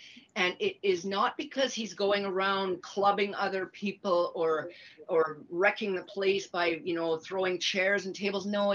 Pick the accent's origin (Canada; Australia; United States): Canada; That's where my parents came from. They immigrated to Canada in the early 1950s. I was born in Canada, born and raised in Canada, but we still had strong connections to the motherland, or the fatherland, Vaterland.